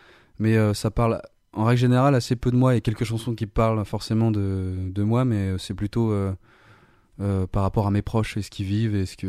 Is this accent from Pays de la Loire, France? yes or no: yes; Rablay-sur-Layon, Pays de la Loire, France; Je suis originaire de Rabelais-sur-Layon. Petit village juste à côté, à 20 km d'Angers.